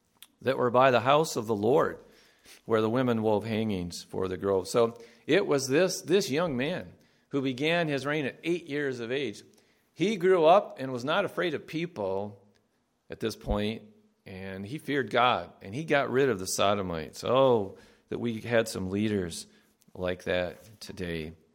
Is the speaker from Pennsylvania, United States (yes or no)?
no; Greenville, Michigan, United States; Because I would say, I'm from Greenville, Michigan, and they would say, where is that? And so normally I would say, well, that's about 30 miles northeast of Grand Rapids.